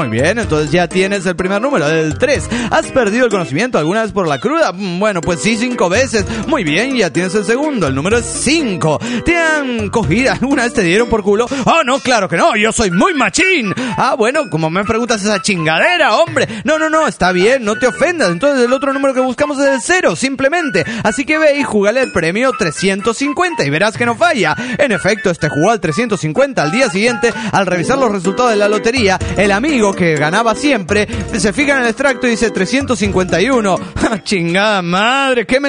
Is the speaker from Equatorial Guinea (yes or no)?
no; Naucalpan, State of Mexico, Mexico; de Naucalpán, Estado de México.